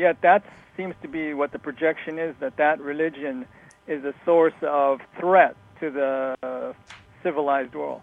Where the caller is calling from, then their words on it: California, United States; in California, and I have a question.